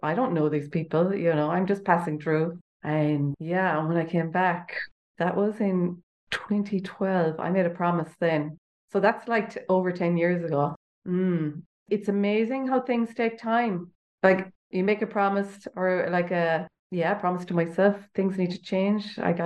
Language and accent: English; Limerick, Munster, Ireland; I'm from Ireland. So I'm from Limerick in Ireland, which is like on the like Midwest coast. At the time when I met you, Pepper, I was living in Dublin. So now I'm back living in Limerick.